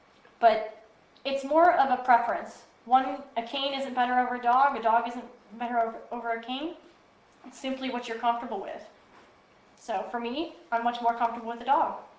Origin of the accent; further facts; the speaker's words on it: Midwest, United States; You tell I'm from the Midwest, where the last place you want to be is outside.